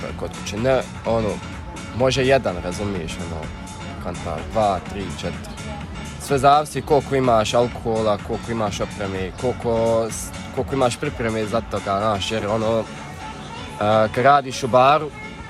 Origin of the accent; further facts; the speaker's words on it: Visoko, Federation of Bosnia and Herzegovina, Bosnia & Herzegovina; Pa vidi, ja iz Visokog, ja dolazim iz Visokog i mi tamo pojam koktel nismo čuli.